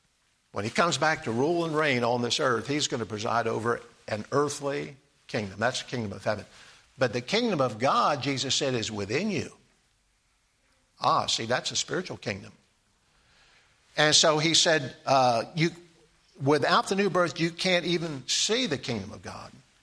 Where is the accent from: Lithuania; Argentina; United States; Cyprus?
United States; Delaware; now we weren't in the same church because she was from Maryland, I'm from Delaware